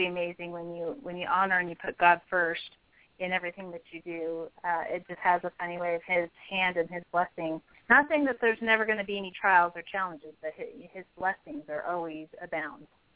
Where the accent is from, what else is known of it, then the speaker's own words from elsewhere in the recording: Roseburg, Oregon, United States; he ends up marrying Natalie, who is from my hometown and our hometown in Roseburg.